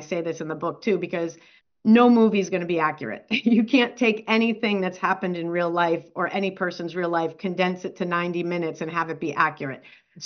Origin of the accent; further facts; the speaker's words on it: Massachusetts, United States; I grew up in Western Massachusetts. I like am a historian of women in labor